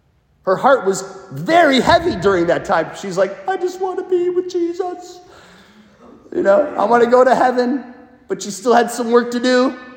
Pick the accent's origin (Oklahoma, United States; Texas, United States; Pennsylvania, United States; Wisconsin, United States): Wisconsin, United States; The Lambeau Field in heaven, because I'm from Wisconsin, right?